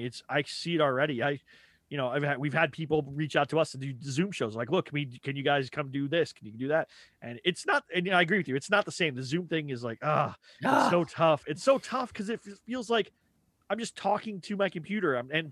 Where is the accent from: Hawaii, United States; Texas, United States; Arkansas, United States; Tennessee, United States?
Texas, United States; I was thinking about calling it West Coast Texan because I'm from Texas, but I live out on the West Coast now, and there's just such a different world.